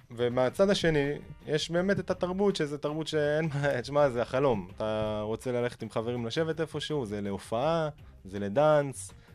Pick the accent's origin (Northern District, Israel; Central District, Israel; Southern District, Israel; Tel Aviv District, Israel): Central District, Israel; Rishon LeZion; moved away as an adult; now in Kingston, Jamaica; אני במקור מראשון לציון, חולון, ראשון לציון. למדתי במכללת ספיר, עברתי לדרום. הייתי גר בסדרות משהו כמו 5 שנים. התחתנתי וטסתי באמת ל-relocation לקינגסטון.